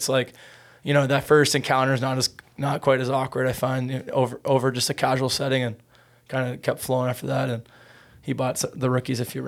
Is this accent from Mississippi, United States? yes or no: no; New York, United States; Like I mean, we came from New York, all of us, but like the food scene here is like unreal.